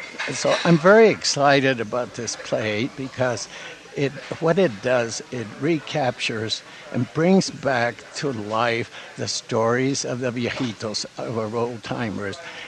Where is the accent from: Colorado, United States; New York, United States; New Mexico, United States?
New Mexico, United States; Guadalupe; I come from Guadalupe. That was the name that was given later, but early on it was called Ojo del Padre.